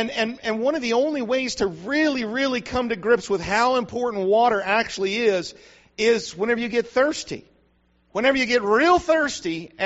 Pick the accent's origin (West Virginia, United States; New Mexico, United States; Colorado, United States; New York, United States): New Mexico, United States; See, I grew up in New Mexico where if you ever did get a chance to go outside while it was raining, you didn't carry an umbrella.